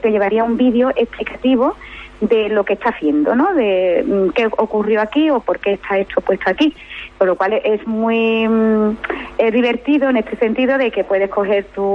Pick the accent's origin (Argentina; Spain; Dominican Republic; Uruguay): Spain; Sanlúcar de Barrameda, Andalusia; Encantada de hablar de mi tierra, de mi localidad, porque además, como tú bien has dicho, yo soy una enamorada de mi tierra. Y que te espero y os espero aquí por Sanlúcar.